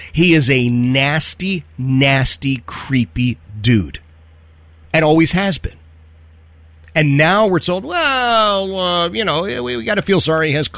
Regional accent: Philadelphia, Pennsylvania, United States; I grew up in Philadelphia. I was Democrat most of my life.

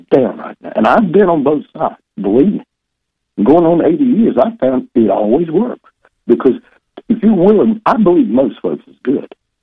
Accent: Deep South, United States; I am a Roman Catholic. I was born and raised in the Deep South in the Baptist bottle bed, so that wasn't so easy.

